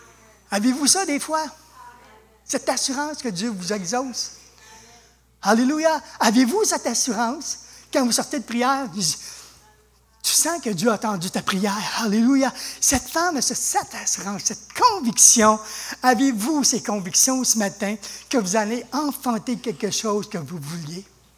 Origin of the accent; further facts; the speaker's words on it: Sherbrooke, Quebec, Canada; Nous, on est de Sherbrooke, donc l'église Pentecôte, pour nous, à l'époque, c'est l'année des réveils.